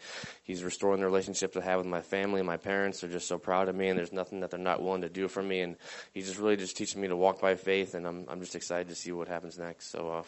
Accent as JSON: {"language": "English", "town": "Boston", "region": "Massachusetts", "country": "United States", "tie": "born or raised there", "said": "I'm from Boston, Massachusetts. And I grew up in a Christian home, and I went to Christian school."}